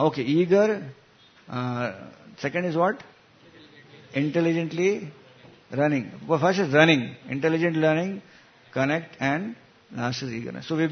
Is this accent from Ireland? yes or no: no; Mumbai, Maharashtra, India; Mumbai is a well-known place. So we are from Mumbai.